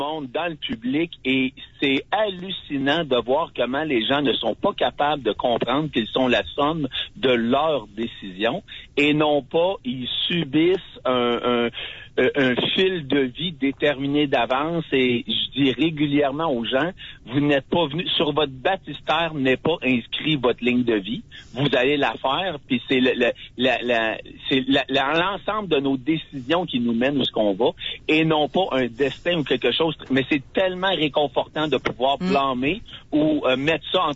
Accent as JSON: {"language": "French", "region": "Quebec", "country": "Canada", "said": "moi je suis Québécois, Canadien, Français, né ici au Québec"}